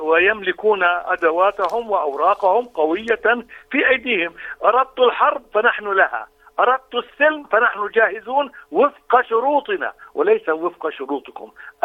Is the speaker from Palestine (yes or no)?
yes; Palestine; كفلسطينيين